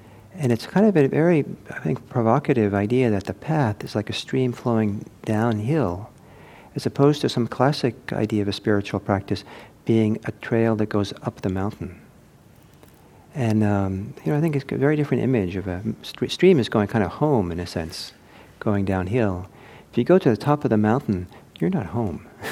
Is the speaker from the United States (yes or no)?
no; Italy; I grew up in Italy.